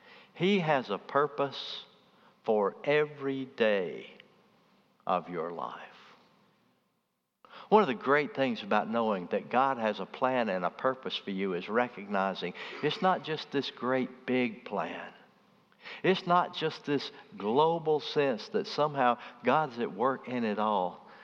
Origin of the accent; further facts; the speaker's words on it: Birmingham, Alabama, United States; I was born in Birmingham. I grew up in Birmingham. I went to school in Birmingham. I went to college in Birmingham. I had always spent my life in Birmingham.